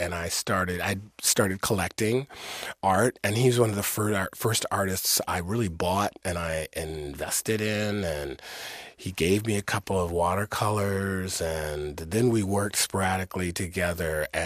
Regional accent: Detroit, Michigan, United States; I'm from Detroit.

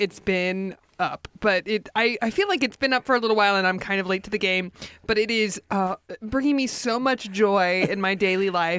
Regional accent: North Hollywood, California, United States; And now they're building a new one in North Hollywood, where I'm from. So they're coming to my hometown.

